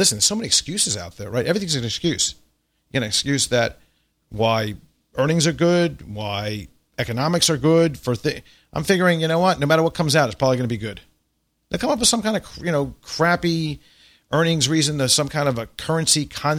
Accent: Long Island, New York, United States; when I grew up in Long Island, there was a lot of Jews, Italians, and Irish.

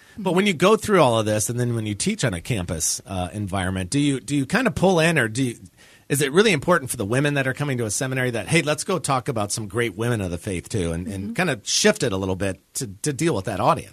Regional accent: Chicago, Illinois, United States; But see, I'm a Midwestern Chicago.

